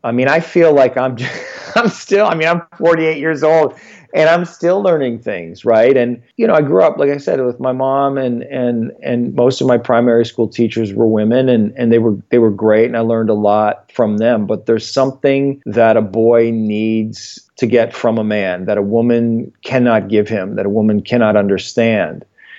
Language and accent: English; Canada; now in Los Angeles, United States; I grew up in Canada, so I was a hockey player and, you know, pretty competitive.